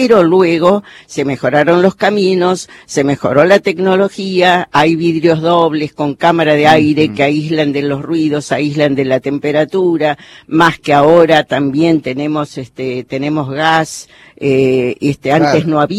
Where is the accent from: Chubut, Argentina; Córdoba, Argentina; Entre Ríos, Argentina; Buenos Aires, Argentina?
Buenos Aires, Argentina; now in San Martín de los Andes, Argentina; Un tiempo estuve un poco deprimida porque vengo de Buenos Aires